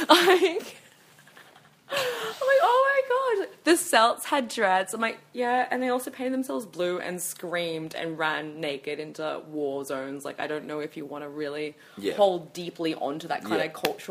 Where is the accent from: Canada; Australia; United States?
Australia; Sydney, New South Wales; I'm very fucking proud to be, say, I'm from Western Sydney.